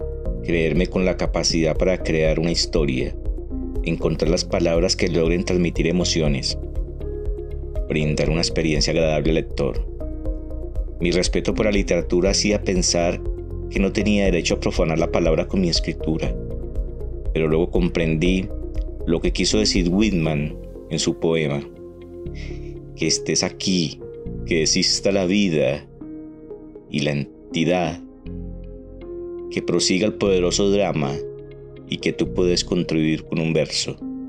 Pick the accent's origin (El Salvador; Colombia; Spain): Colombia; Cartago, Valle del Cauca; soy colombiano, oriundo de Cartago Valle.